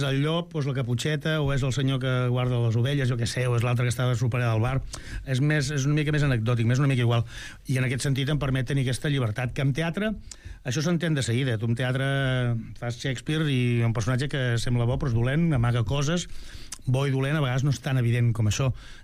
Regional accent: Vilanova i la Geltrú, Catalonia, Spain; accent: Vilanova; jo, que no només no sóc belga, tinc accent de Vilanova

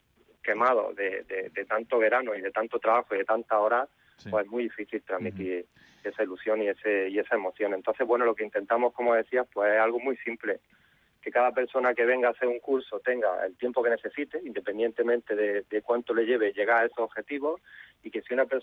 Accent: Almería, Andalusia, Spain; Yo soy de Almería, allí en Almería tenemos Cabo de Gata, que es una zona preciosa

